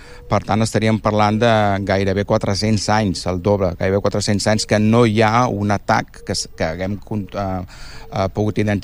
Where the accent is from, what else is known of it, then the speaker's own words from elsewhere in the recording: Tarragona, Catalonia, Spain; Bé, com aquí parlo com a tarragoní, i per mi és un orgull.